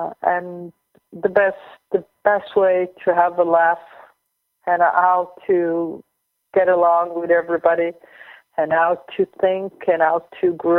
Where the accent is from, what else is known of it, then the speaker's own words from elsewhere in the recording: Israel; I'm here from Israel